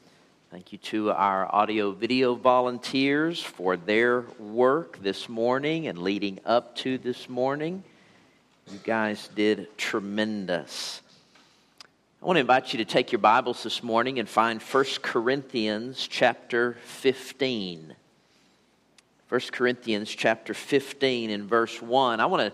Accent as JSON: {"language": "English", "town": "Cleburne", "region": "Texas", "country": "United States", "tie": "born there", "said": "I was born in Cleburne, Texas on March the 11th, 1975."}